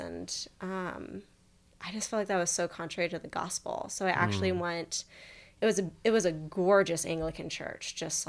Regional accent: California, United States; I grew up in Marin County. There's so much in Marin County, so much in the Bay Area

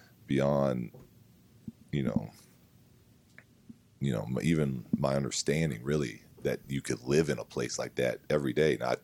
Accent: San Diego, California, United States; I had three brothers. Whatever, I was the third of four. We grew up in San Diego.

